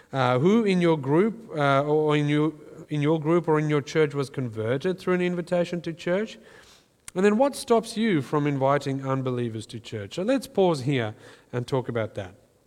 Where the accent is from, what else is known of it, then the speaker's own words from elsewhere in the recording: South Africa; growing up in South Africa, this really wasn't the culture of the church I was in.